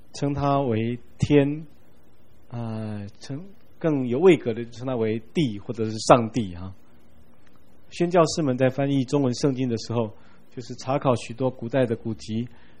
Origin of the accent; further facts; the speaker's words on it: Taiwan; 我们台湾人的观念跟老子的观念有相当大的差别